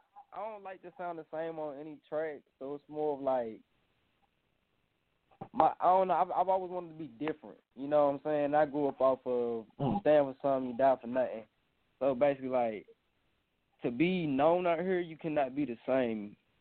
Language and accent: English; Tennessee, United States; Alright, I came from Pad, Tennessee, a little small town in Knoxville, Tennessee.